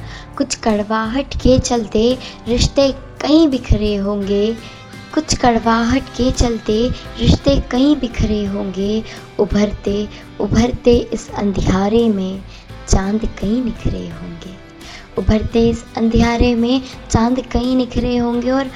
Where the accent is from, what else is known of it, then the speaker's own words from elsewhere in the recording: Indore, Madhya Pradesh, India; इंदौर से हूँ।